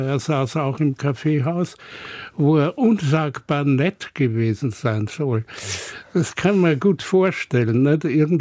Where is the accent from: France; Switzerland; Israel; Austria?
Austria; Vienna; weil ich ihn als Wiener rezipiert habe